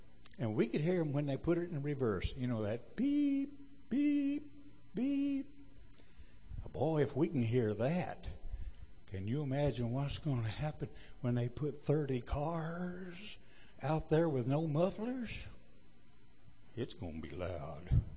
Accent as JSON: {"language": "English", "region": "Missouri", "country": "United States", "said": "show me. I'm from Missouri."}